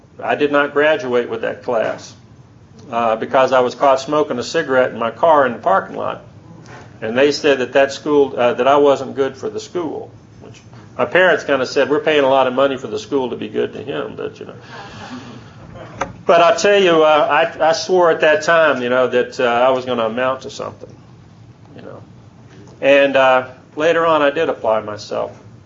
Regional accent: Georgia, United States; born there; I was born in Georgia Baptist Hospital, 1955.

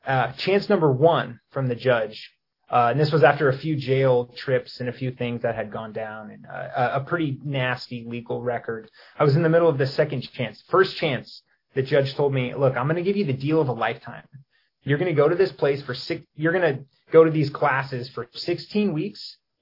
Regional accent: Poway, California, United States; I grew up in Poway, California in San Diego.

